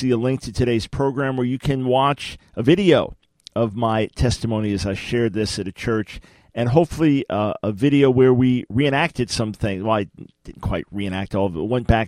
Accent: New York City, New York, United States; born there; I was born in New York City, 1955.

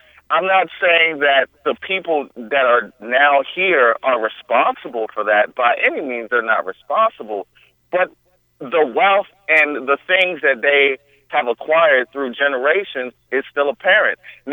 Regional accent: Liberia; now in United States; I wasn't born in the United States. I'm from West Africa, Liberia. I've lived in the United States since 1991.

